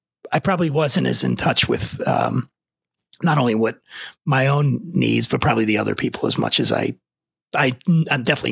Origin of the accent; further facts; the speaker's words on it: Philadelphia, Pennsylvania, United States; also born or lived in Aspen; Like I'm from Philadelphia. And then after I left Philly, I went to Aspen, Colorado for about 5 years.